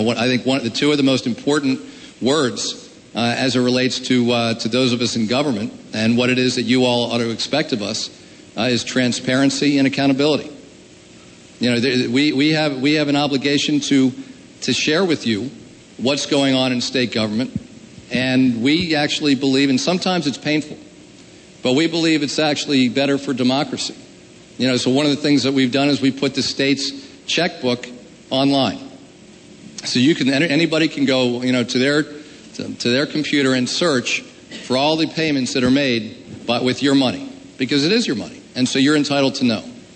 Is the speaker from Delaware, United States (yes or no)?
yes; Newark, Delaware, United States; You know, I grew up here. My wife and I grew up together in Newark. We met in kindergarten. We graduated together from Newark High School.